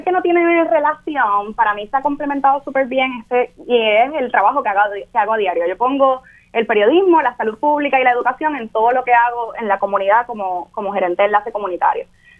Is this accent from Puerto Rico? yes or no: yes; Carolina, Puerto Rico; Mira, soy de Carolina.